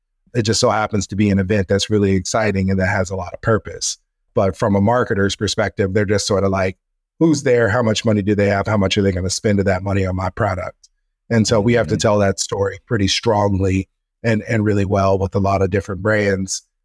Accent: Kansas City, Missouri, United States; But I want to do one in Kansas City, which is my hometown.

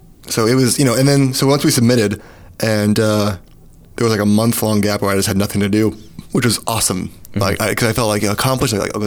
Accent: Kentucky, United States; Which is in Kentucky and I'm from Kentucky.

